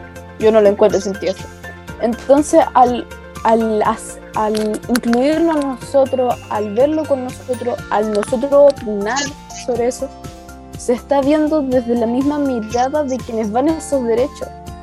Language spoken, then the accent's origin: Spanish; Chile; Nuestro país se quedó en una etapa que yo creo que sí. Yo le digo conservacionismo. Yo creo que se quedó en una etapa de adultocentrismo. Yo siento que no. En Chile la participación es baja.